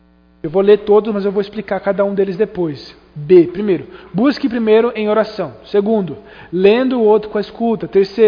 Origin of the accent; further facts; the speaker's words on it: Brazil; A gente é brasileiro, a gente gosta de comer e comer bem, né?